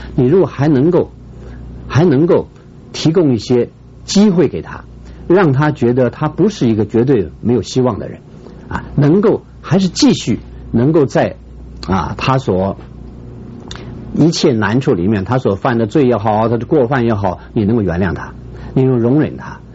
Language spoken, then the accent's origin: Chinese; China; 你看我们中国人造字造得很妙